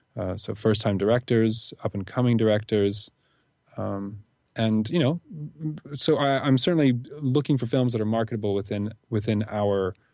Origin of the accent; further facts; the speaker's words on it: England, United Kingdom; born there; I was born in the UK before 1978.